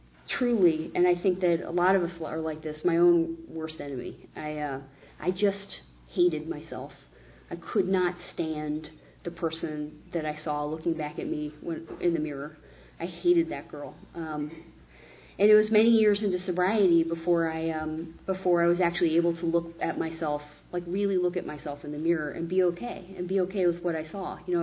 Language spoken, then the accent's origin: English; Arlington, Virginia, United States; partially because I never left Arlington. I grew up in Arlington, Virginia.